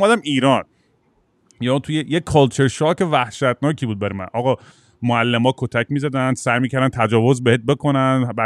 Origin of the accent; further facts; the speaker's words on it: Eugene, Oregon, United States; من که از بچگیم توی شهری که بزرگ شدم تو آمریکا، یوجین اورگن، یه هیپی تاونی بود که ما پا برهنه می‌رفتیم مدرسه